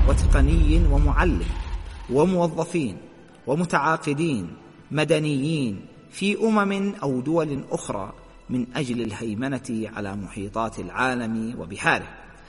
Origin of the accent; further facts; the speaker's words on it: Yemen; بلدنا اليمن الحبيب، بلد الإيمان والحكمة.